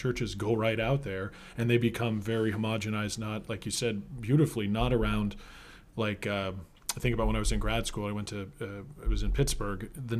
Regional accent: Scotland, United Kingdom; I'm super Scottish.

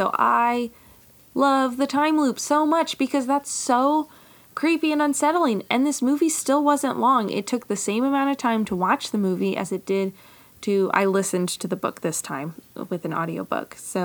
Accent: Midwest, United States; Courtney and I grew up in the Midwest around cornfields.

